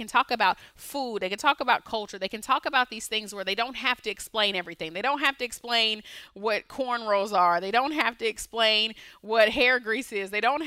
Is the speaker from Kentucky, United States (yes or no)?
yes; Kentucky, United States; I grew up in rural Kentucky. You know, a lot of people, you know, don't, whenever they hear like I'm from Kentucky, they're like, oh, you're from Louisville or Lexington. Like, not even in the city. Like, I'm from country Kentucky, rural Kentucky.